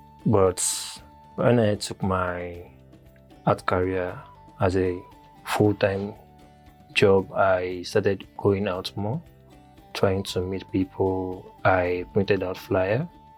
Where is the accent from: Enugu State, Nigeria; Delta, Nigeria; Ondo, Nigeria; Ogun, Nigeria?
Ogun, Nigeria; now in Lagos, Nigeria; from Ogun State, based in Lagos. I'm into artworks fully for now.